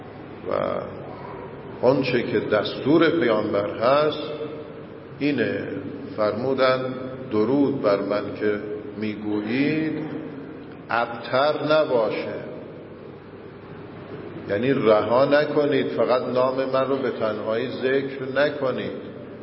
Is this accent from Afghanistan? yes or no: no; Iran; نصیب ما ایرانیام شد